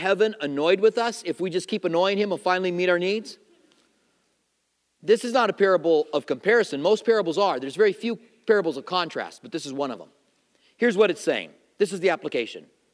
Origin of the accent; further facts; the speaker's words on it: Clinton, Iowa, United States; born there; I come from a farming community. I was born in Clinton, Iowa. It's corn country, by the way.